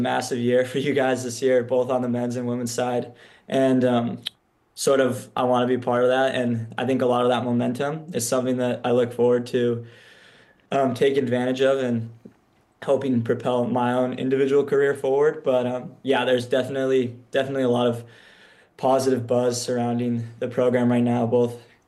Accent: Salt Lake City, Utah, United States; I'm from Salt Lake, so I originally in high school trained at altitude

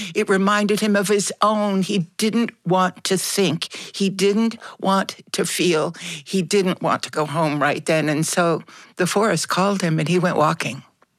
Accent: Midwest, United States; moved away; also born or lived in Southwest; when I moved from the Midwest and the Southwest to the East Coast.

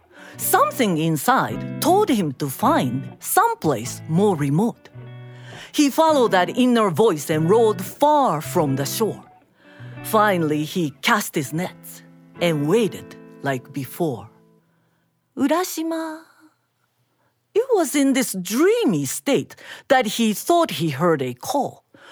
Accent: Osaka, Japan; moved away as an adult; now in Massachusetts, United States; I grew up in Osaka, Japan. And when I was 20 years old, I came to Massachusetts as an exchange student to University of Massachusetts.

